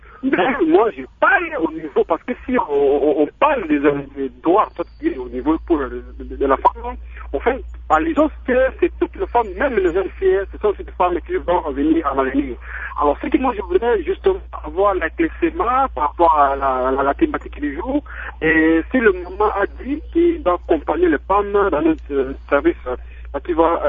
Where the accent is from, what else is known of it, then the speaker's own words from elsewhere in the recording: Mbandaka, Équateur, DR Congo; ici chez nous, en Bandaka